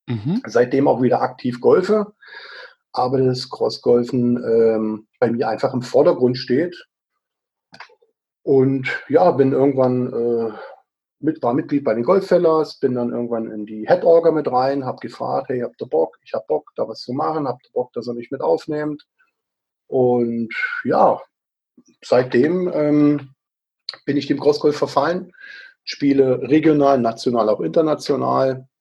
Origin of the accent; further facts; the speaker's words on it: Berlin, Germany; born there; now in Stuttgart, Germany; gebürtig aus Berlin, lebe seit etwas über 30 Jahren im Stuttgarter Raum